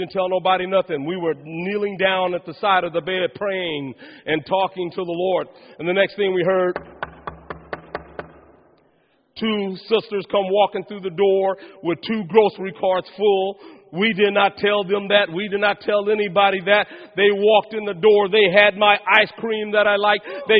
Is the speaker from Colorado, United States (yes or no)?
yes; Denver, Colorado, United States; born there; And they moved from Alabama in 1955. And I was born in Denver, Colorado.